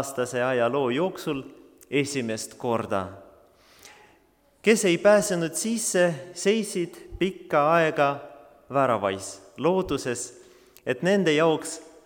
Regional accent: Tallinn, Harju County, Estonia; Kuigi ma olen sündisin ja elan Tallinnas, on mul Ukraina juured.

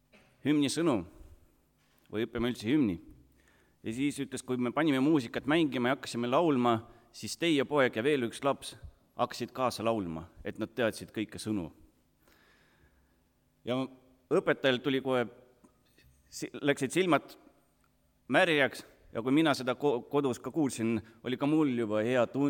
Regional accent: Tallinn, Harju County, Estonia; born there; Estonian is a second language; Sündisin mina juba Tallinnasse ja eesti keelt hakkasin õppima alles koolis.

